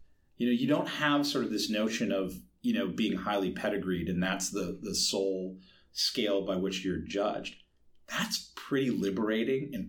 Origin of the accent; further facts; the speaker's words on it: Boston, Massachusetts, United States; I'm a Bostonian, right?